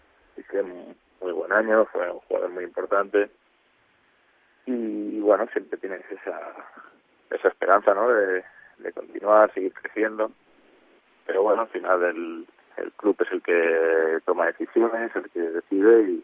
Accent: Cornellà de Llobregat, Catalonia, Spain; Yo soy de Cornellá.

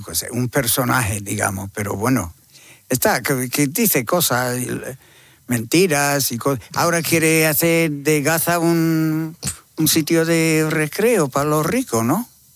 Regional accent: San José, California, United States; Que soy de la California esa, claro.

